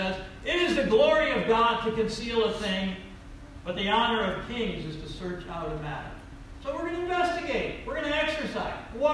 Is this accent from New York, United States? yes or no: yes; Troy, New York, United States; I grew up in South Troy, you know, several blocks down south of here